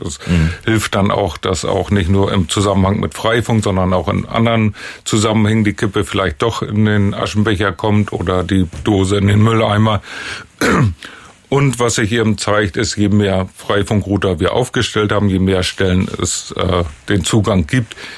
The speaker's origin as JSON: {"language": "German", "town": "Bad Bevensen", "region": "Lower Saxony", "country": "Germany", "said": "Also ich komme aus Bad Bevensen, wir haben ca. 9000 Einwohner"}